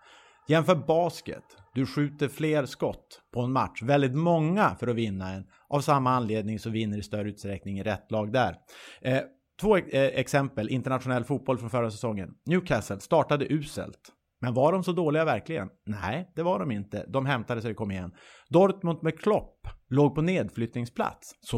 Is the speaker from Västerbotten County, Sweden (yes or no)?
yes; Umeå, Västerbotten County, Sweden; Alltså jag som är norrlänning, född och uppvuxen i Umeå, kan ju meddela att ungefär halva Sverige kvar ovanför Östersund.